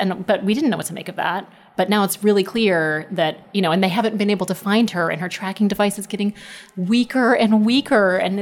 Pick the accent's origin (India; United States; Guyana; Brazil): United States; Texas; accent: Texan; I did have a Texan accent that was much stronger than it is. I still have a little bit around the edges.